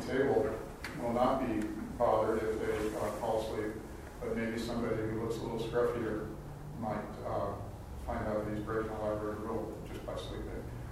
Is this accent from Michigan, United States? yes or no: no; Boulder Creek, California, United States; I'm from Boulder Creek.